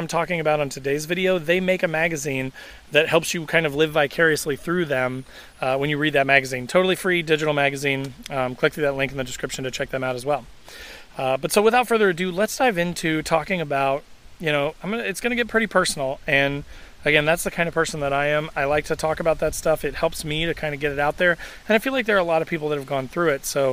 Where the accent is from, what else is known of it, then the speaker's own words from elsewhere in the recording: Indiana, United States; from everything that I've learned from growing up in Southern Indiana